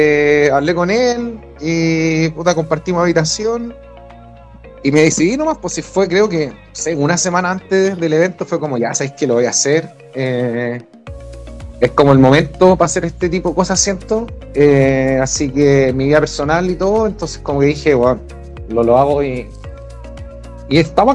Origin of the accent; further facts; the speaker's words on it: Chile; que como chileno, incluso también fuera de Chile, se sienten felices por el logro